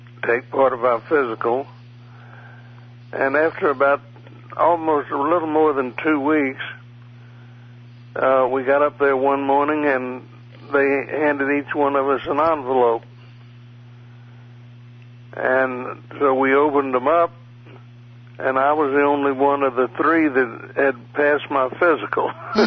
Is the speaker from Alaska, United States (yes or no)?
no; Shreveport, Louisiana, United States; Well, I was born in Shreveport, Louisiana.